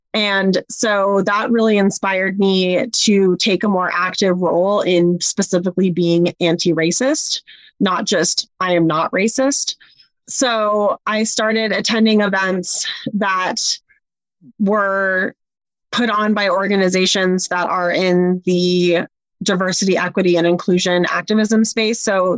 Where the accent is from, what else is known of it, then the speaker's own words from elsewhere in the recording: Oakland, California, United States; also born or lived in Berkeley; So growing up in Oakland and Berkeley, I was always exposed to a pretty diverse group of people.